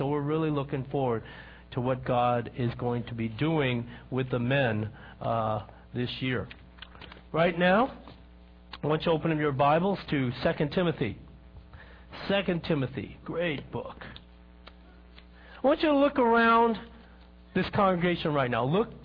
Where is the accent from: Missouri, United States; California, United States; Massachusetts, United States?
California, United States; Castro Valley; I had the opportunity to preach in a church in my hometown of Castro Valley, a Chinese church.